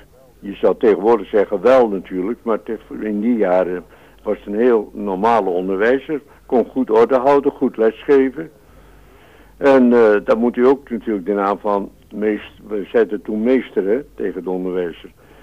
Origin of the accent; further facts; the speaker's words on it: Harlingen, Friesland, Netherlands; ik kom uit Harlingen.